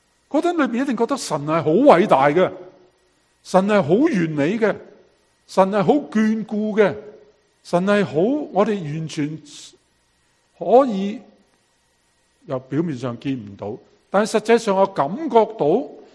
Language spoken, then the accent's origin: Cantonese; Guangdong, China; 我广东人就圆蹄啦